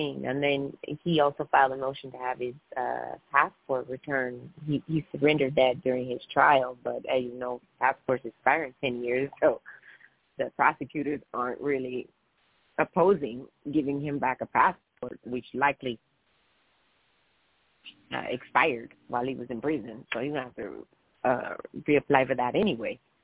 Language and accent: English; Missouri, United States; Most of you have heard me say I grew up in the Midwest, Missouri. I have family in Oklahoma.